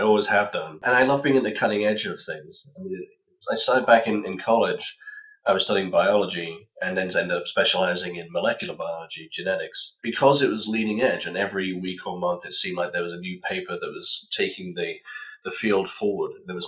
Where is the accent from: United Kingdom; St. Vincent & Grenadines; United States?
United Kingdom; moved away as an adult; You can probably tell from my accent, I grew up in the UK and spent the first part of my career there.